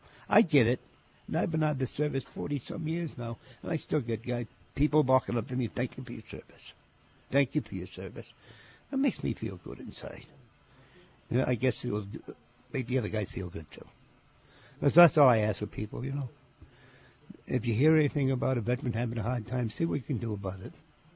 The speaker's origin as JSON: {"language": "English", "town": "Bronx", "region": "New York", "country": "United States", "said": "And I'm from the Bronx, New York. I think you could tell by my voice."}